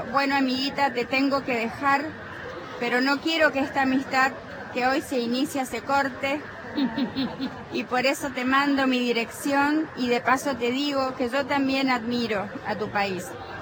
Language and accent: Spanish; United States; yo soy norteamericana de nacionalidad.